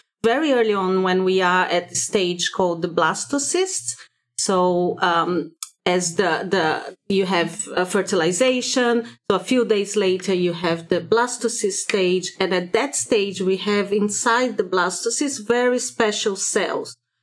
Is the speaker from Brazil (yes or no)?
yes; Brazil; English is a second language; moved away as an adult; So I was born in Brazil, and I was actually very fortunate that I could have a good education there and went to a really good university in Brazil.